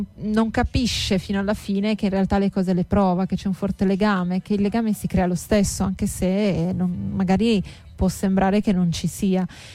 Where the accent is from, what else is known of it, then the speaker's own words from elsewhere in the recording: Sardinia, Italy; Che canto io sono sarda